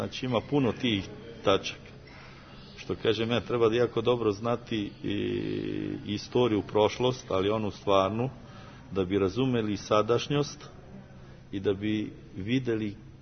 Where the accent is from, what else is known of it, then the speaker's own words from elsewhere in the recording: Belobreška, Caraș-Severin County, Romania; a to je moje rodno selo Belobreška